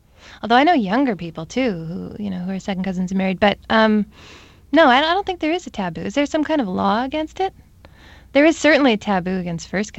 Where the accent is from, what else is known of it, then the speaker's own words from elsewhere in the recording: Steinbach, Manitoba, Canada; moved away as an adult; I moved actually immediately from my hometown, which is called Steinbeck. I moved to Montreal, which, as you probably know, is a very cosmopolitan, you know, large urban center here in Canada, in the east and in Quebec.